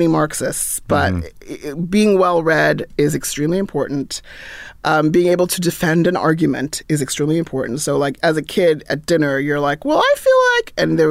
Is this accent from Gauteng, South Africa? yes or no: no; Cape Town, Western Cape, South Africa; Yeah, I was born and raised in South Africa, in Cape Town, South Africa.